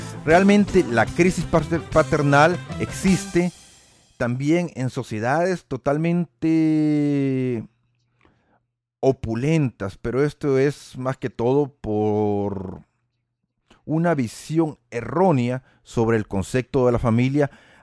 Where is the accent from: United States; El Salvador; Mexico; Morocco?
El Salvador; En mi país, El Salvador